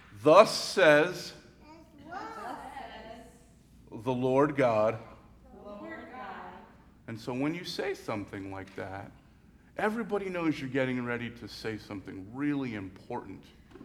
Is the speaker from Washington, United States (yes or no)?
no; New York City, New York, United States; as a young African-American male growing up in New York City in the late 80s and early 90s.